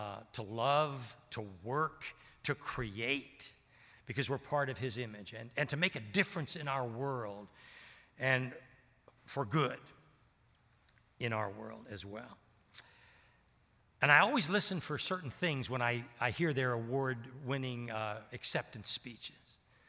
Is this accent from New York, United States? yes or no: no; Annapolis, Maryland, United States; I was raised in Annapolis, Maryland. My dad was career Navy, fought in World War II.